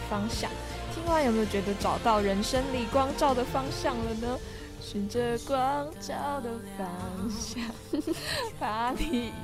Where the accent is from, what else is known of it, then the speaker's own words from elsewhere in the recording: Malaysia; 毕竟我从马来西亚来的